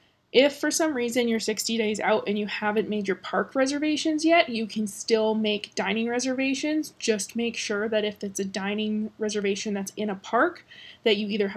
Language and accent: English; Canada; I come from Canada